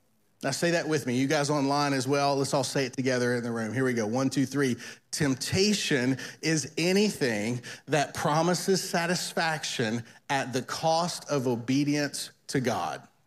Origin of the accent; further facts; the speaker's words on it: Tennessee, United States; I grew up in Tennessee where they have moonshine.